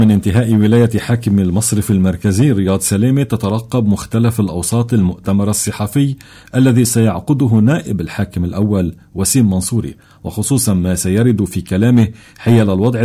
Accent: Lebanon

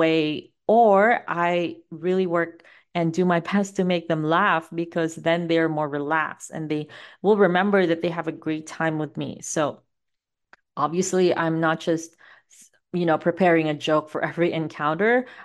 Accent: Visayas, Philippines; accent: Filipino; My inner Bisaya comes out, my Filipino accent comes out.

